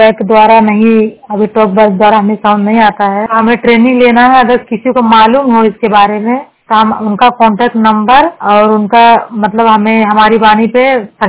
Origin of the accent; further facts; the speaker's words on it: Uttar Pradesh, India; now in Mumbai, India; 100% blind Jaunpur की रहने वाली हूँ। मुंबई में रह रही हूँ।